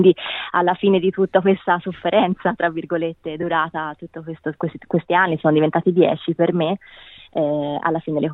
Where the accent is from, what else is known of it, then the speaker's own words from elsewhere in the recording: Florence, Tuscany, Italy; Io sono di Firenze, proprio di Firenze